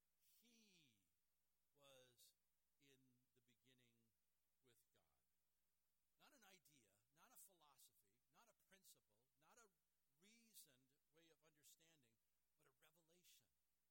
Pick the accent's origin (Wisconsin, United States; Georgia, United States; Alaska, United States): Wisconsin, United States; Randolph; So I always tell people, well, I'm from Wisconsin.